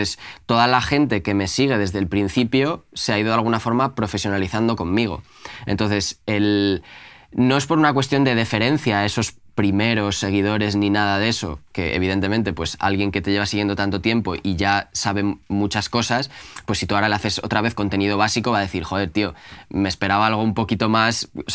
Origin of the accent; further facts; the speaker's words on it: Castile and León, Spain; now in Madrid, Spain; yo no soy de Madrid, yo soy de un pueblo de León que tiene 900 habitantes.